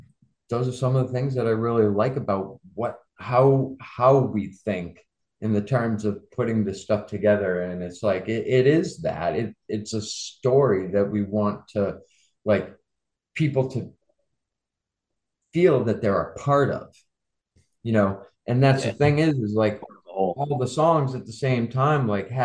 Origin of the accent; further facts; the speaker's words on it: Nashua, New Hampshire, United States; Our area in town, we're from Nashua, New Hampshire.